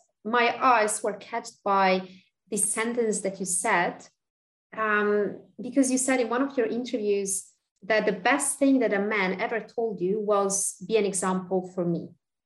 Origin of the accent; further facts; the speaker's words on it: Serbia; I come from Serbia, and I know that in my country